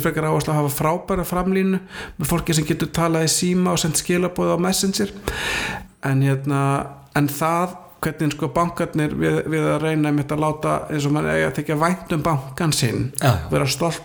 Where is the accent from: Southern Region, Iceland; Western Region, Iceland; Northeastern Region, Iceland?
Southern Region, Iceland; Vestmannaeyjar; og þegar við ólust upp í Vestmannu